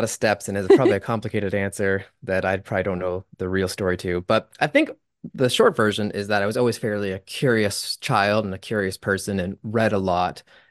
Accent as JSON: {"language": "English", "country": "Canada", "said": "I'm also Canadian, so I took grade 12 English"}